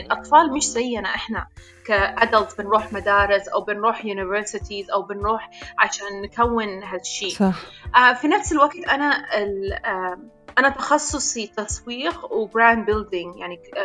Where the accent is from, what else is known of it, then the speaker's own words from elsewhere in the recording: New Zealand; also born or lived in Khartoum, Sudan; now in Dubai, United Arab Emirates; أنا تولدت في الخرطوم بس تربيت في نيوزيلندا وهسا عايشة في دبي.